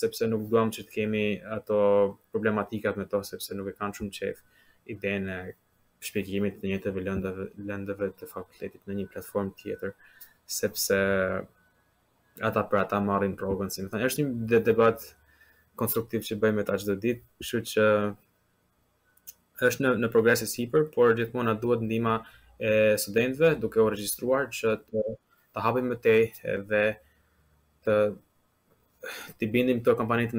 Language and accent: Albanian; Lezhë, Lezhë County, Albania; nga Lezhë, dhe më pëlqen këto emrat.